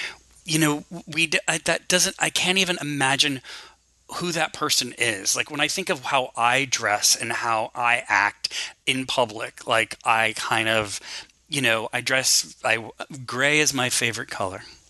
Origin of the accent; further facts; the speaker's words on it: New Jersey, United States; growing up in Jersey suburbs, where it was kind of a lot of blue collar, hyper masculine places